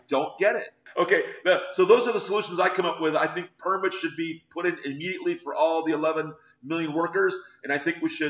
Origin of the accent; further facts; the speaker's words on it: United States; I as an American, when you're driving around in a Southern California town